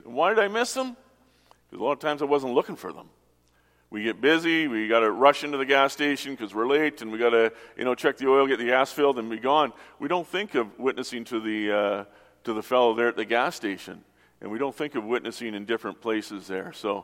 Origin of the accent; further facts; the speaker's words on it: Surrey, British Columbia, Canada; We're from Surrey, so we got a tour around here, and it's beautiful to see.